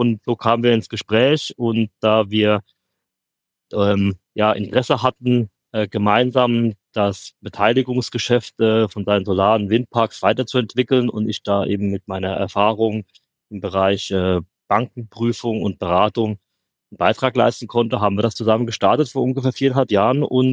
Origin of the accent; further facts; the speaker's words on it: Kaiserslautern, Rhineland-Palatinate, Germany; Ich bin aufgewachsen in Kaiserslautern.